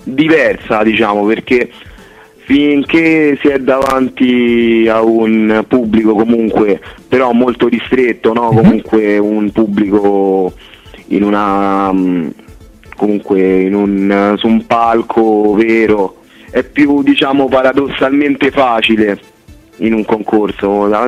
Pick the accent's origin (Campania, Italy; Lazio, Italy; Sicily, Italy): Lazio, Italy; Rome; io sono di Roma